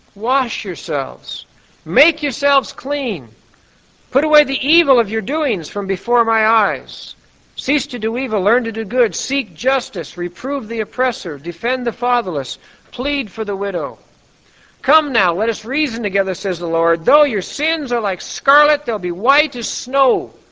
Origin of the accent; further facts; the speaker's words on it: Montana, United States; When we were kids, I grew up in Montana.